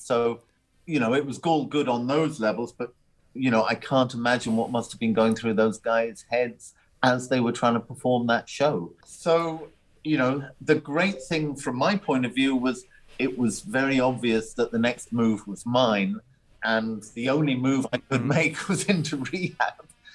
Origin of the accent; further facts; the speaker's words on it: Ireland; Growing up in Ireland, it's very much a drink culture.